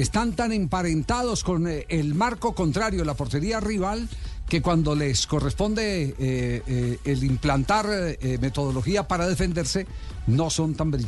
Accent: Caldas, Colombia; Le pongo el mejor ejemplo, el equipo de mi tierra, el Once Caldas, campeón de Copa Libertadores de América

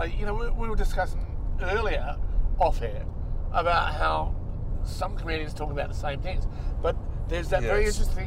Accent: Hawthorn, Victoria, Australia; I was from Hawthorn, but yeah, I hung around the Camberwell.

